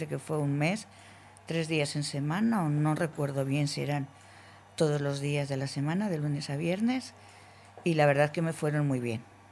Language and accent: Spanish; Logroño, La Rioja, Spain; Yo soy de Logroño, hijo